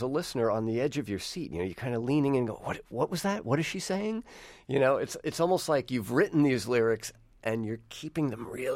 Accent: United States; maybe this is just me as an American, but it sounds very English, this music.

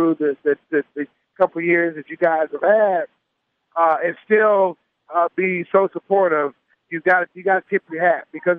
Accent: Detroit, Michigan, United States; growing up in Detroit, Chicago, I saw him all the time.

